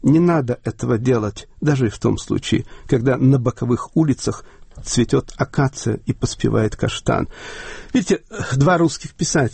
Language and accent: Russian; Chernivtsi, Chernivtsi Oblast, Ukraine; Моя семья приехала в Черновцы из Забайкалья. В семье мы говорили по-русски. Я учил украинский язык в школе.